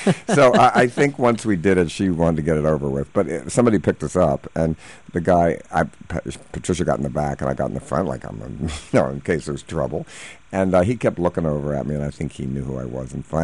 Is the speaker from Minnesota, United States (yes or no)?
no; Baltimore, Maryland, United States; they said, where are you from, sir? And I said, Baltimore, and then they knew it was me.